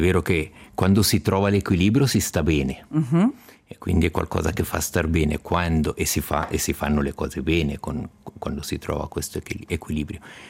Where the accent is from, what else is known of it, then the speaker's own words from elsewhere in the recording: Biasca, Ticino, Switzerland; io sono della Riviera, quindi zona Biasca